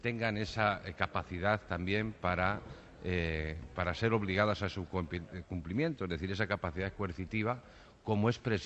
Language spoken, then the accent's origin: Spanish; Salamanca, Castile and León, Spain; 36 años, ni más ni menos. Sí. ¿No? Pero yo lo que querría... estaba en Salamanca, mi tierra, ¿no? Era muy joven y, bueno, la verdad es que lo recuerdo con nostalgia. Estaba estudiando.